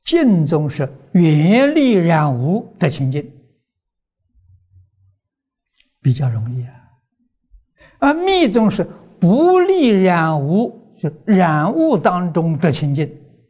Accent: China; 那我们中国人一定是什么？保持身心

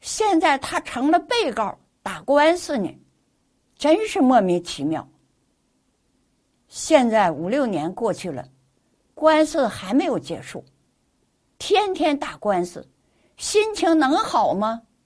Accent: Harbin, Heilongjiang, China; 他是大连人，我是哈尔滨人

